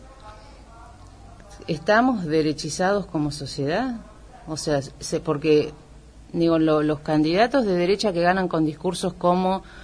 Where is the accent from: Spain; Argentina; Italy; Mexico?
Argentina; nosotros como argentinos podemos sentirnos orgullosos de nuestros procesos de las luchas de derechos humanos